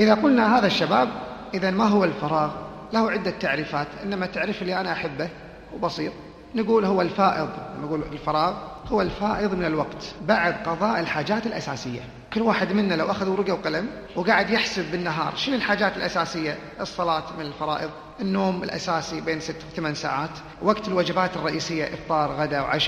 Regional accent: Kuwait; فهو شيخ مشهور عندنا في الكويت وكذلك في المنطقة

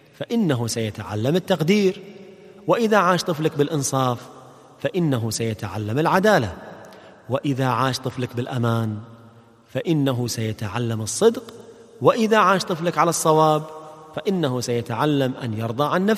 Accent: Kuwait; طبعا احنا في الكويت عندنا أحسن حال

